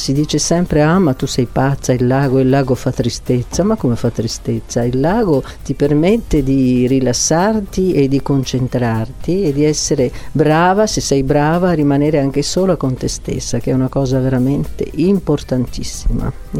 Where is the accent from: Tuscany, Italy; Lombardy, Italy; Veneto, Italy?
Veneto, Italy; Rovigo; born there; also born or lived in Venice / Verona / Padua; now in Bardolino, Italy; Sono veneta a 360 gradi, perché sono nata a Rovigo, poi ho abitato a Venezia, dove ho anche studiato, poi sono stata a Verona, a Padova, anche lì ho studiato, per cui sono adesso abito a Bardolino, sempre nel Veneto, sul lago di Garda